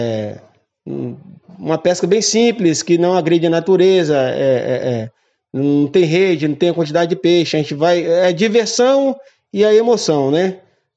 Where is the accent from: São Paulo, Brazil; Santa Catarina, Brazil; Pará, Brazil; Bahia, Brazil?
Bahia, Brazil; Nova Viçosa; eu sou daqui, nascido e criado em Nova Viçosa, né, filho de pescador.